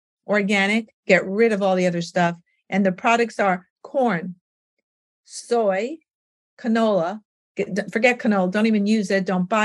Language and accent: English; New York, United States; because I'm pretty straight up, you know, I'm also a New Yorker